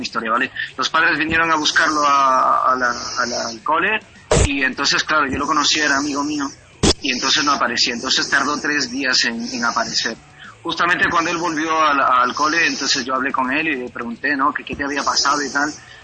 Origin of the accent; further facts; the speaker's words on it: Quito, Pichincha, Ecuador; Bueno, soy de Quito.